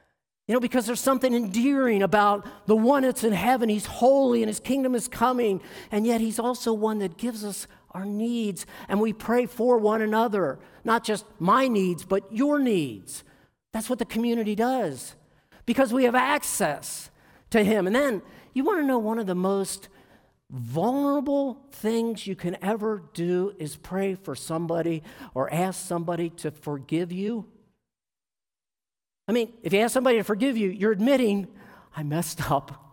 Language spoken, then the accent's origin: English; Baltimore, Maryland, United States; when they used to be in Baltimore, which is where I grew up.